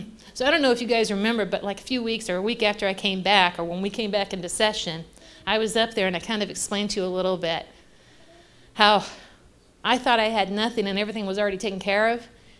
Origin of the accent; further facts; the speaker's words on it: Lexington, Kentucky, United States; I'm originally from Kentucky, Lexington, where my friends here are from.